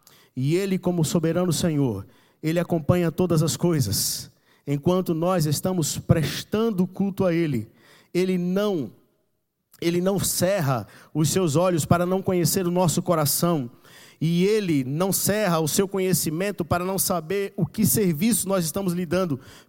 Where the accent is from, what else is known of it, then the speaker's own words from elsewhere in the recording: Bahia, Brazil; porque eu vim da Bahia, ia querer que o louvor fosse mais o quê? Axé.